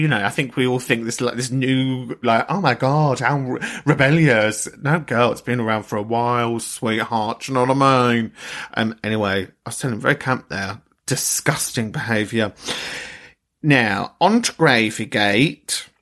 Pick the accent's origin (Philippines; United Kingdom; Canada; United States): United Kingdom; London; Do I have chips with that? Of course I don't. I come from London. It's mash.